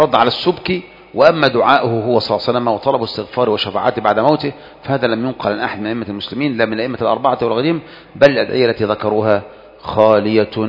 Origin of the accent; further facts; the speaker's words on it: Kafr El Sheikh Governorate, Egypt; يعني انا من كفر الشيخ اروح اتصدق على القناوي هناك؟